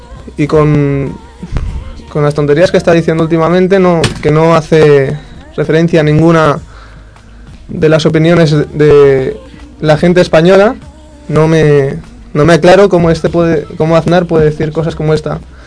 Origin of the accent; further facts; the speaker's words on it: Peru; tengo 16 años, soy de Perú